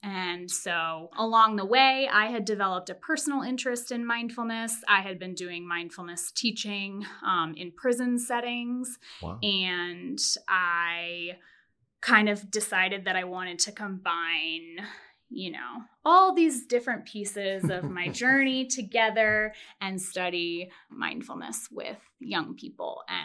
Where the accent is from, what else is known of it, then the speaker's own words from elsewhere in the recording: Maryland, United States; That was where I grew up in Maryland.